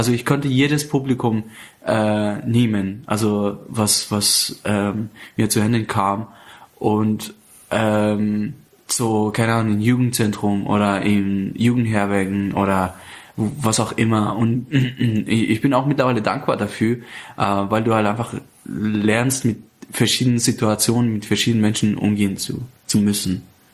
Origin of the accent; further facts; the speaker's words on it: Bavaria, Germany; Ich komme aus Bayern, ich komme aus, mittlerweile kann man sagen, aus München.